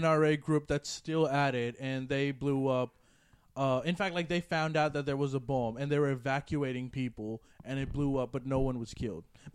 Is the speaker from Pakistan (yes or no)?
yes; Pakistan; Well, and I'm from Pakistan.